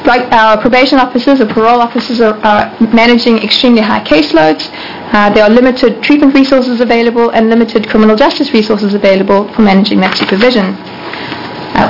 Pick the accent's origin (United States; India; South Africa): South Africa; accent: South African; my accent is South African, not Australian.